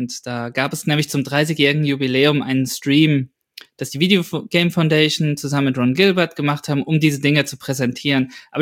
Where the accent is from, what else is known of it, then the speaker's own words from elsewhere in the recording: Aschaffenburg, Bavaria, Germany; Und das war dann hier in meiner Heimat, in Aschaffenburg war das Festival